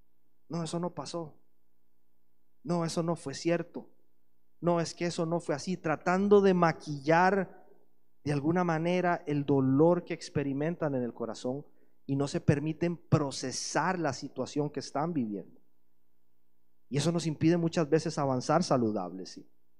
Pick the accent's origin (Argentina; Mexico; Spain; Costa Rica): Costa Rica; moved away; En un momento de mi vida estaba intentando aferrarme a mi vida allá en Costa Rica y con otra mano estaba intentando empezar a construir algo nuevo acá, ¿sí?